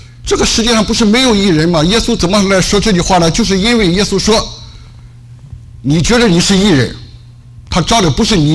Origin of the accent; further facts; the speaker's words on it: Qingdao, Shandong, China; born there; 弟兄姐妹，我出生在青岛啊，青岛有一个比较出名的一个产品叫